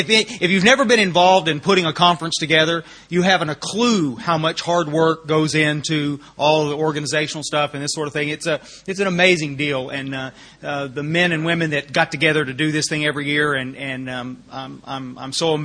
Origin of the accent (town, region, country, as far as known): Texas, United States